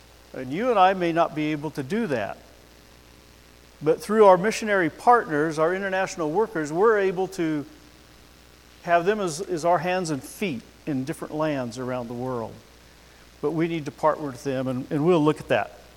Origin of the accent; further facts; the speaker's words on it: Tacoma, Washington, United States; So I grew up in the Pacific Northwest, Tacoma, Washington.